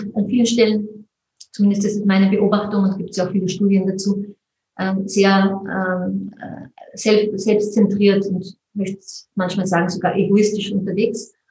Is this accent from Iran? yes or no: no; Mondsee, Upper Austria, Austria; Wenn ich sage, ich komme aus Mondsee